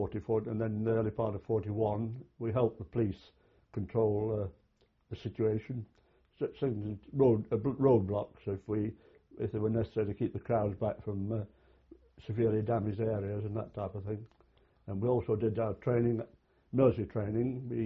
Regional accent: Settle, Yorkshire and the Humber, United Kingdom; born there; I was born in Settle, South Yorkshire.

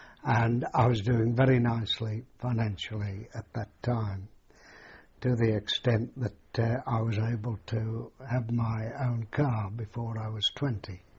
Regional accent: Birmingham, West Midlands, United Kingdom; Yes, I was one of a big family. I was one of 10. And I went to various schools in Birmingham until the age of 14, which was the leaving age at the time.

